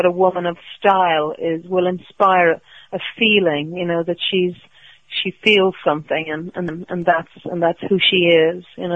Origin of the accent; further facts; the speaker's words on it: Ireland; because I'm Irish, too, you know.